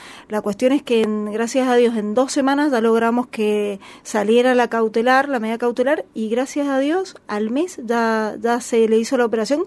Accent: Argentina; todas las prestaciones que tenemos el derecho como ciudadanos argentinos

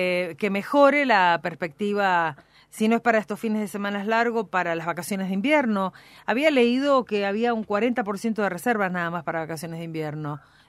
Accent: Mendoza, Argentina; Los que principalmente se quejan de que Mendoza es cara somos los mendocinos.

